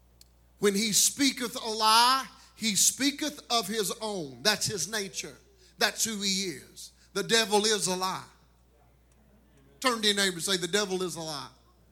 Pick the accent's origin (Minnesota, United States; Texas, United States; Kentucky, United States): Kentucky, United States; Rosine; where bluegrass music was born and founded, in Rosine, Kentucky … So that's where I get my good accent from, you guys.